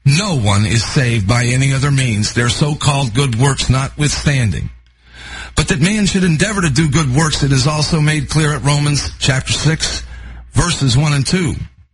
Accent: Florida, United States; certainly here in my home state of Florida

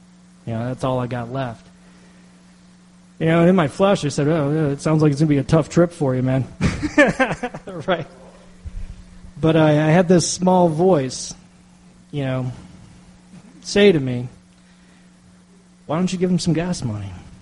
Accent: Northeast, United States; See, I'm from the Northeast. I'm used to a Dunkin' Donuts on every corner.

